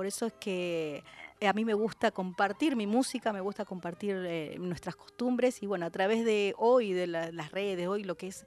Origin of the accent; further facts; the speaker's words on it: Buenos Aires, Argentina; born there; En realidad, nací aquí en Buenos Aires.